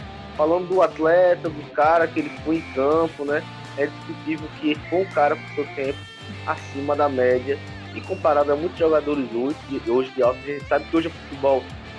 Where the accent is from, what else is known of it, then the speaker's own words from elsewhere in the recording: Brazil; Mas eu, como brasileiro